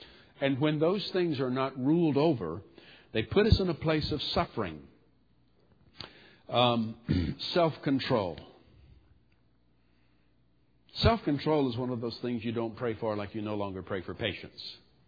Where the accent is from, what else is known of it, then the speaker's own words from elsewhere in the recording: the South, United States; I'm from the South.